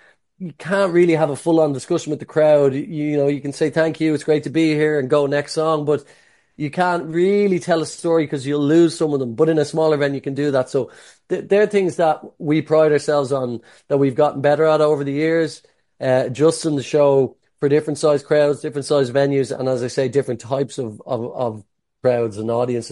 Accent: Ireland; please check out our music. If you like indie rock from charming Irish hairy men, then you might like our music.

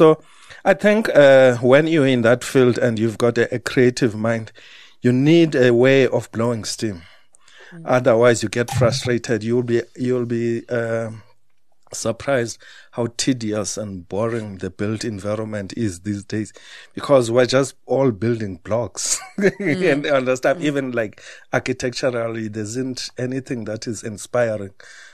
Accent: Queenstown, Eastern Cape, South Africa; born there; because I had traveled all the way from the Eastern Cape, and because I was born in Queenstown.

